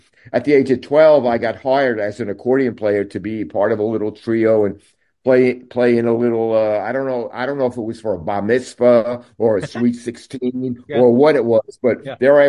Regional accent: Brooklyn, New York, United States; I grew up in Brooklyn, New York. At about 9 years old, I got taken to a rock and roll show.

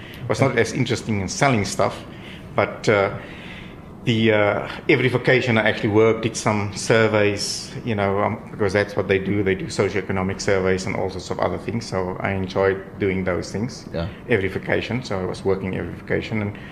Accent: Graaff-Reinet, Eastern Cape, South Africa; I grew up in a small little town, Graaff-Reinet, in the Eastern Cap

